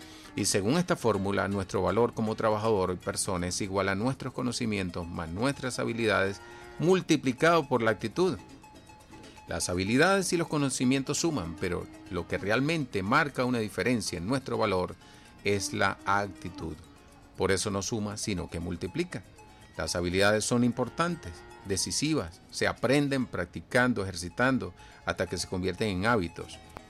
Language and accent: Spanish; Sabana Grande, Puerto Rico; despedimos con este tema de mi pueblo natal, Sabana Grande